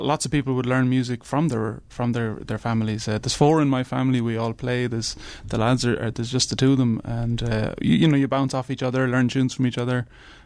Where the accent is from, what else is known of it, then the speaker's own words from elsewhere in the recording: Galway, Connacht, Ireland; I'm also from Galway, and I play banjo and mandolin.